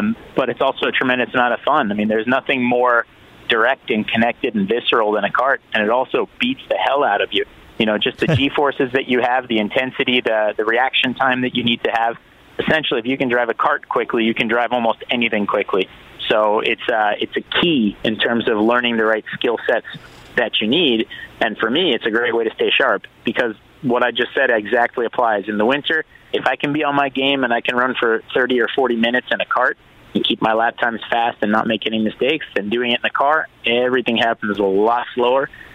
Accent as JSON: {"language": "English", "town": "Miami", "region": "Florida", "country": "United States", "tie": "born or raised there", "said": "being in my hometown at the moment in Miami"}